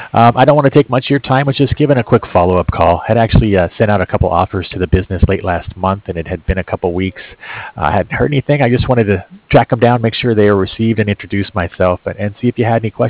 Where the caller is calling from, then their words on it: Cardiff, California, United States; I'm actually right down the road here in Cardiff. I'm calling from Bank of Cardiff, so I'm here in San Diego with you as well.